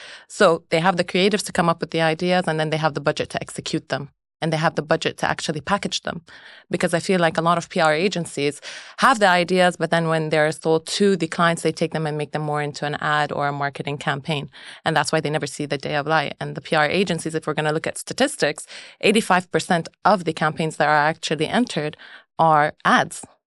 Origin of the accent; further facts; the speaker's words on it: Syria; And when we told them that I'm originally Syrian and my partner is originally Palestinian and our campaign didn't really reflect